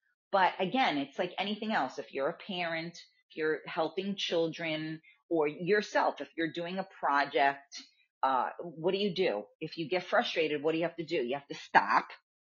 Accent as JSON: {"language": "English", "town": "Bronx", "region": "New York", "country": "United States", "said": "I'm from the Bronx, and I don't do that."}